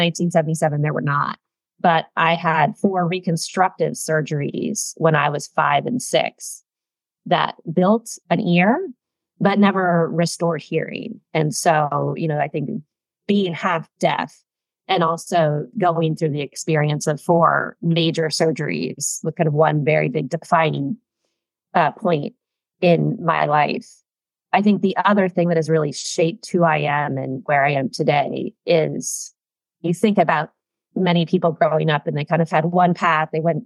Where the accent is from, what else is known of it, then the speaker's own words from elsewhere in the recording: Portland, Oregon, United States; also born or lived in Camarillo, California; Yeah, so I'm a West Coaster. I grew up largely in Portland, Oregon, and then Camarillo, California. So Pacific Northwest and Southern California.